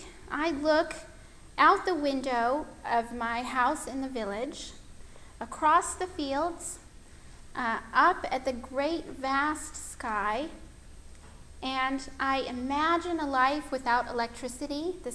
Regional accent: United States; also born or lived in England / Mali; are American, and I hold an American passport. I can say that I am American.

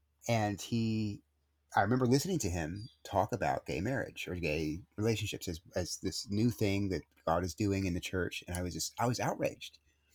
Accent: Corpus Christi, Texas, United States; We had good leadership in that in the church where I grew up in Corpus Christi

